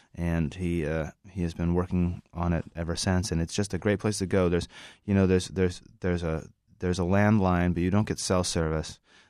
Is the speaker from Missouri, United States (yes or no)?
no; Idaho, United States; Idaho is, like, you know, Idaho is where my brother and I grew up, and we lived a ways out of town